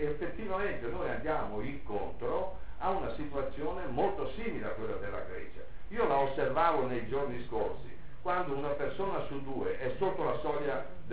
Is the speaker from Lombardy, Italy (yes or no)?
yes; Bergamo, Lombardy, Italy; io sono di Bergamo, so come si costruiscono le case